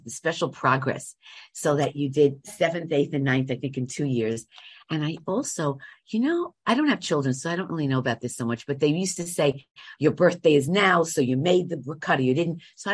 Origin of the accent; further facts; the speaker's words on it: Bronx, New York, United States; I'm from 174th Street and off the concourse and Walton Avenue.